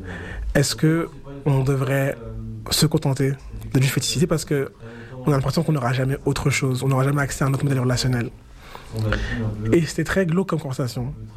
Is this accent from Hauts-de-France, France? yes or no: yes; Noyon, Hauts-de-France, France; Je viens de Noyon, qui est une toute petite ville où il y a un couvre-feu à 1h30.